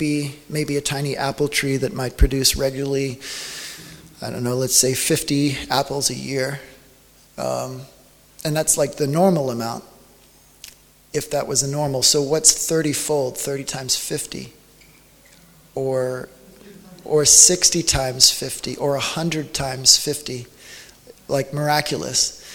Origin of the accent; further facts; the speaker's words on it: Texas, United States; I grew up in East Texas and traveling with my parents. I came to this nation when I was probably about 1 month old, so I've been traveling my whole life.